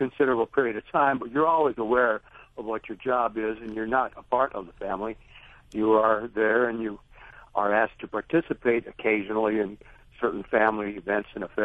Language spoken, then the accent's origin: English; North Dakota, United States; born there; I was born in North Dakota in a small town. I was placed in an orphanage shortly after my birth.